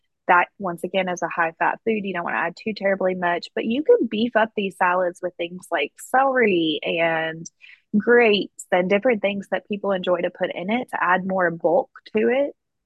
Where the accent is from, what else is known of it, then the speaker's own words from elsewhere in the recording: the South, United States; growing up in the South, I do fully recognize that a chicken salad means it's going to have a healthy dose of mayonnaise.